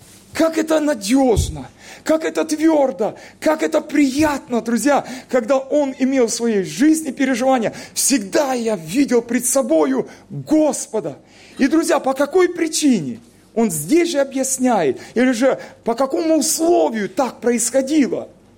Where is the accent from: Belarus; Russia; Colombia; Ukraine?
Russia; Krasnodar Krai; я сам родом из Краснодарского края, Северный Кавказ